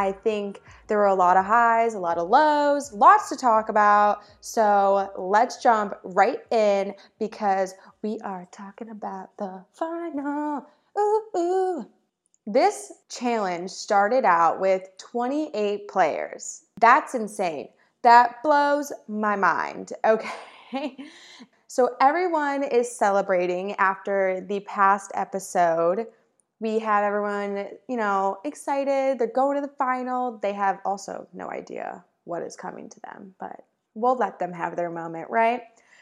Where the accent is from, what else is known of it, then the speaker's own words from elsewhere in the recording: Michigan, United States; even though I am from Michigan and I grew up in the snow, it's cold like 9 months of the year, I still don't really know how to ski or snowboard.